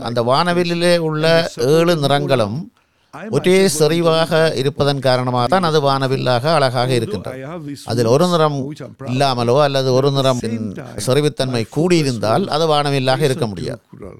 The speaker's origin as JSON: {"language": "Tamil", "country": "Mauritius", "tie": "born or raised there", "said": "எனது பூர்வீகம் வந்து தமிழ்நாடு. நான் இந்த தமிழ் பின்னணியையும் மொரிஷியஸ் நாட்டு சூழலையும் இரண்டையும் இசைவாக்கித்தான் நான் வளர்ந்தேன். அதேவேளை நான் ஒரு மொரிஷியஸ் பிரஜையாக இருப்பதற்கு எனது தமிழ் அடையாளம் எந்த ஒரு விதத்திலும் தடையாகவோ இடைஞ்சலாகவோ இல்லை."}